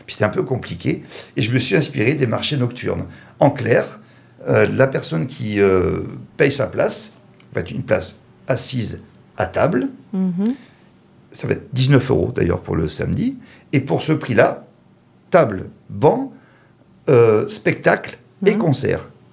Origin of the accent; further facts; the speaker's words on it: Soyaux, Nouvelle-Aquitaine, France; born there; une autre journée dans le 16, vers où je suis né, vers Soyaux.